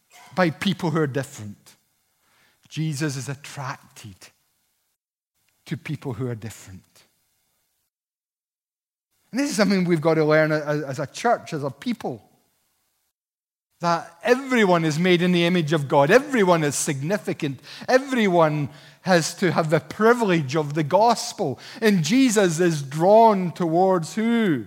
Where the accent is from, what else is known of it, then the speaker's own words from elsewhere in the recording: Paisley, Scotland, United Kingdom; I'm from Paisley. I was brought up with bigotry. It's what we breathe. It was all around the southwest of Scotland